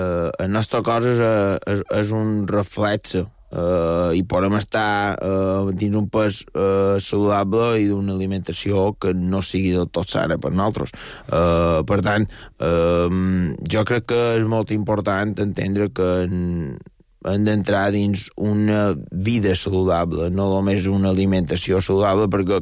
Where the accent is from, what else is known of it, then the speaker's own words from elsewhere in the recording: Artà, Balearic Islands, Spain; ja som d'Artà